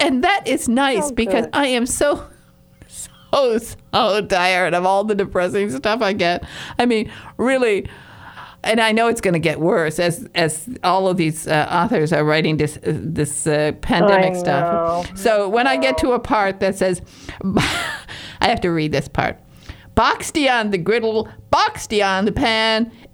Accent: Michigan, United States; I'm from Northern Michigan and I'm a Youper

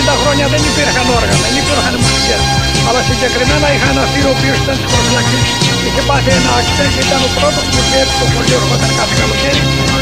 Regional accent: Peloponnese, Greece; Το χωριό μου λέγεται Κεφαλιού, που βγάζει ανθρώπους κεφάλι με λού, είναι κάτω στην Εθνία. 20 χιλιόμετρα από την Καλαμάτα.

